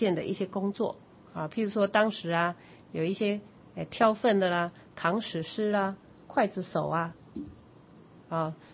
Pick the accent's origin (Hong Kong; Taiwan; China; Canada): Taiwan; 那你就可以看到我们台湾人这个雇主，所谓的雇主啊